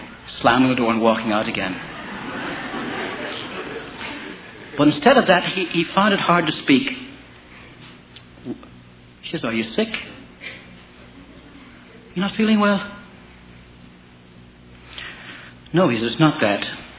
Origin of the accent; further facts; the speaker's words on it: Ireland; now in United States; I was born and raised in Ireland, where the national beverage is hot tea.